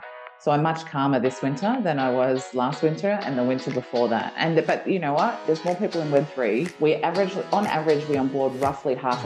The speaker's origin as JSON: {"language": "English", "town": "Geelong", "region": "Victoria", "country": "Australia", "tie": "born or raised there", "said": "I'm a girl from Geelong. I grew up in, you know, a rural town where, you know, I had a parent in the army and a parent who was kind of the founder of an organization."}